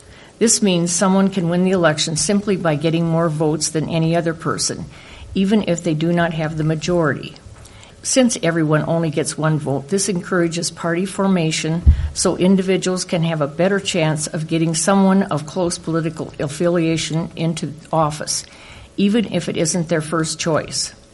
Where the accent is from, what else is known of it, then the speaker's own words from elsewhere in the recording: Ames, Iowa, United States; I was born in Ames, and I've spent my whole life within its community, growing up on a farm 20 miles north of here.